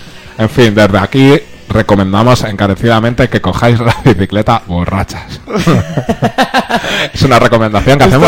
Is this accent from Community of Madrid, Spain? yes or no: yes; Madrid, Community of Madrid, Spain; en realidad soy de Moratalás, pero está pegado a Vallecas.